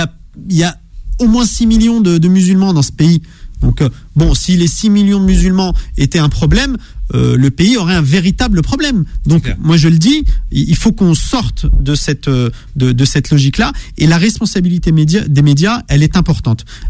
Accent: La Courneuve, Île-de-France, France; Moi j'ai grandi au 4000 à la Courneuve, donc je peux vous dire, c'est une réalité, ce que vous décrivez.

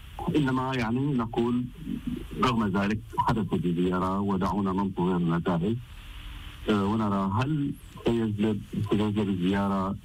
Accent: Syria; هذا التاريخ لا يفارقنا أبدا نحن كسوريين

